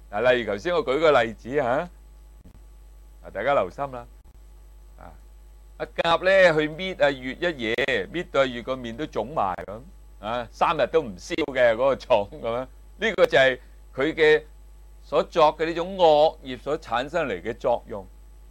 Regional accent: China; 气就咩啊？我哋中国人用嘅一个名称嚟嘅

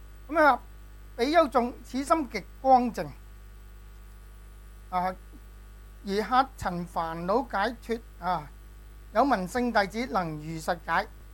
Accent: China; 所以點解我哋中國人有如果接觸咗呢種咁嘅講法嘅時候

